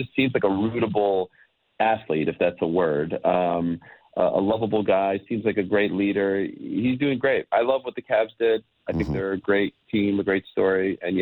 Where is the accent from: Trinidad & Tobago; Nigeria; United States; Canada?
Canada; As a Canadian, I think we all want him to be that guy.